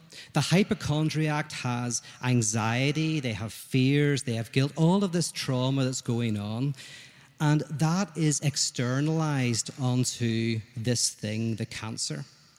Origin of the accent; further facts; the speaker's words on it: Ireland; I'm Irish. There's no way I'm going to do that.